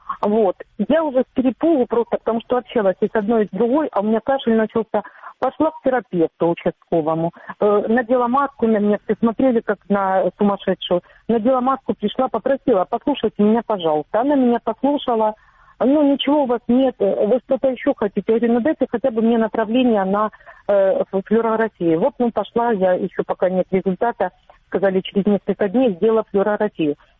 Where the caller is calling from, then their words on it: Donetsk, Donetsk Oblast, Ukraine; Я из неподконтрольного Донецка.